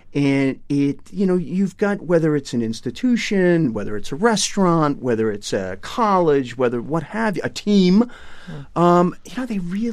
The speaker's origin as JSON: {"language": "English", "region": "Massachusetts", "country": "United States", "tie": "born or raised there", "said": "I mean, I grew up in Eastern Massachusetts"}